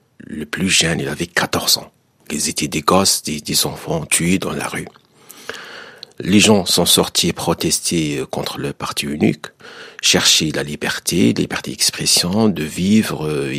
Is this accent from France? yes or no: no; Algeria; Moi-même, je suis algérien, je suis né, j'ai grandi, j'ai vécu en Algérie, je connais tous les détails de l'Algérie